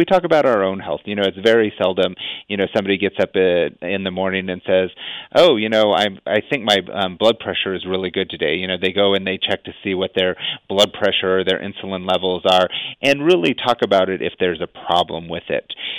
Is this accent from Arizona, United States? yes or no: yes; Ajo, Arizona, United States; now in Tucson, United States; I'm from Ajo originally. I live in Tucson currently.